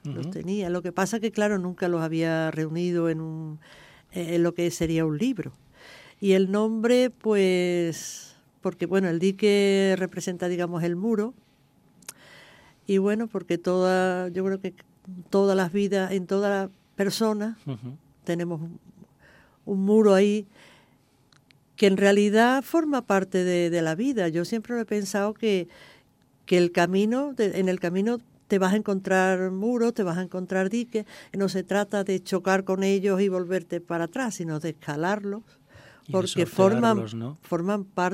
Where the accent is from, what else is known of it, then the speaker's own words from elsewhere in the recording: Gilena, Andalusia, Spain; soy una mujer de Gilena, de 62 años